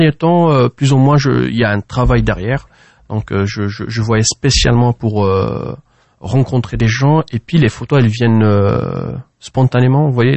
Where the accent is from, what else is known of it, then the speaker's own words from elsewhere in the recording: Tizi Ouzou, Tizi Ouzou Province, Algeria; now in Algiers, Algeria; Moi, je suis natif de Tizi Ouzou. Mais je vis à Alger depuis 20 ans et voilà, donc je me considère Tizi Ouzien autant qu'Algérois.